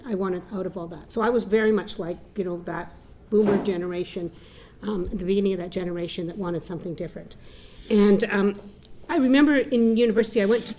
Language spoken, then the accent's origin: English; Calgary, Alberta, Canada; I was from Calgary as opposed to Edmonton. And I grew up there in the 50s and 60s, and I sort of considered myself to be a refugee from Calgary, like, get out, right? My parents were Jewish